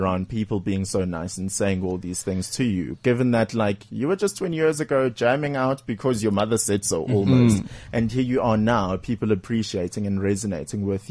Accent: Durban, KwaZulu-Natal, South Africa; Durban's my hometown.

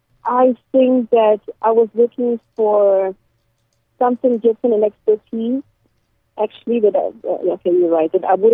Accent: South Africa; moved away; I grew up in South Africa. I moved since 89.

